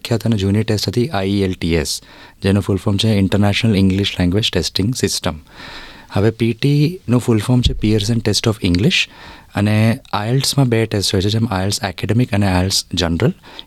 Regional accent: Ahmedabad, Gujarat, India; હું અમદાવાદથી જ છું અને મૂળ પારસી છું

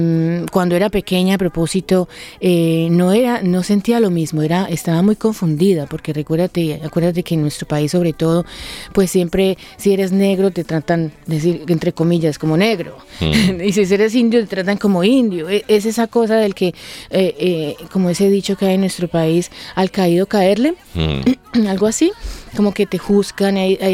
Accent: Colombia; como colombiana y como mucha y como nuestro pueblo latinoamericano, Carlos, somos el resultado de varias culturas

